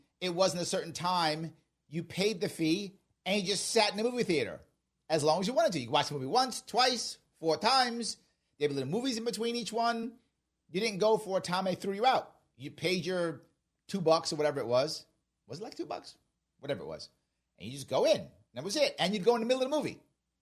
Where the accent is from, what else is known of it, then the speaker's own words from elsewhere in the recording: Bronx, New York, United States; I grew up in the Bronx, down by Yankee Stadium. Now, back in the day, in the 70s, when I was a kid, giving my age away, but that's when I was a kid. I was born in the 60s, raised in the Bronx in the 70s.